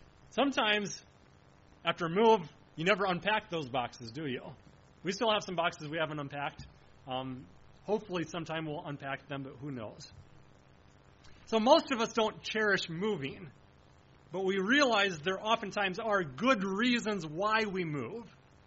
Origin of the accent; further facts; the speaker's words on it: Onslow, United States; also born or lived in Indiana / Illinois; So I was born in Indiana when I was fairly young, and I don't even remember this move, but when I was fairly young, my family moved to Illinois. And then from Illinois, we moved to Onslow